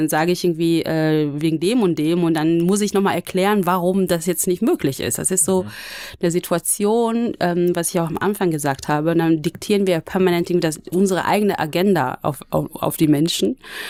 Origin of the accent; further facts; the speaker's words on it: Wanne-Eickel, North Rhine-Westphalia, Germany; ich komme zum Beispiel aus Wanne-Eickel. Ja, glaubt mir auch keiner.